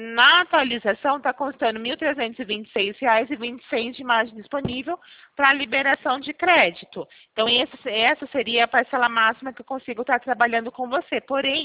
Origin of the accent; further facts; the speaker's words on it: Araraquara, São Paulo, Brazil; Eu sou de Araraquara, porém eu estou trabalhando em São Carlos. Mas eu sou de Araraquara.